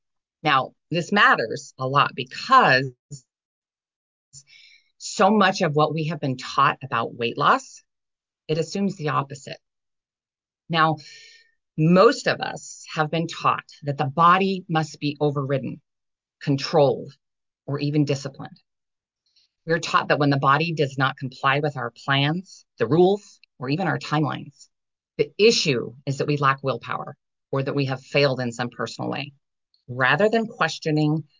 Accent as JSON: {"language": "English", "region": "Montana", "country": "United States", "tie": "born or raised there", "said": "I grew up in Montana in the 80s."}